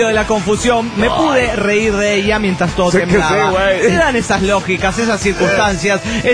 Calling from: Valencia, Carabobo, Venezuela; de Valencia, Venezuela.

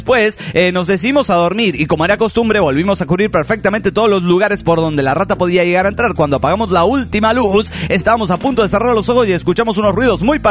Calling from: Tijuana, Baja California, Mexico; Pues aquí en Tijuana, cabrones.

